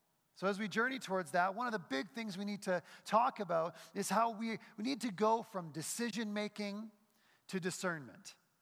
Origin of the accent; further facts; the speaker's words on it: New Brunswick, Canada; You know, I'm from New Brunswick. I'm from the East Coast.